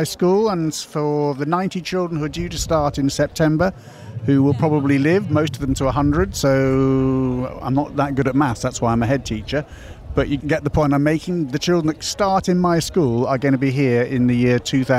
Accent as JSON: {"language": "English", "town": "Salisbury", "region": "South West England", "country": "United Kingdom", "said": "I'm from Salisbury."}